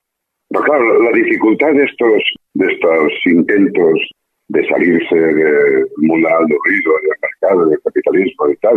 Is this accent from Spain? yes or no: yes; Barcelona, Catalonia, Spain